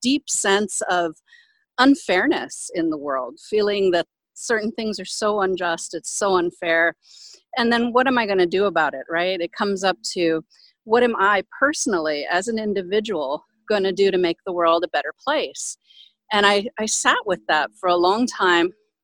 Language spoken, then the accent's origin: English; Hawaii, United States; And I'm from here. I'm from Hawaii.